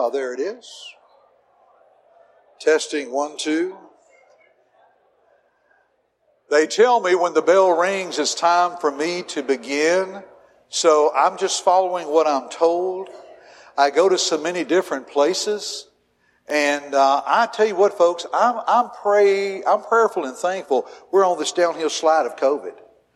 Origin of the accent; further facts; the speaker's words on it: Tennessee, United States; now in Alabama, United States; I grew up in Tennessee, same way down here in Alabama.